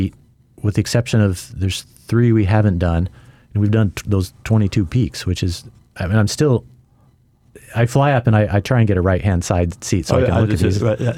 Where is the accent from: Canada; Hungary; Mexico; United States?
United States; Colorado; what I've, I guess, been focusing on growing up in Colorado are 14ers.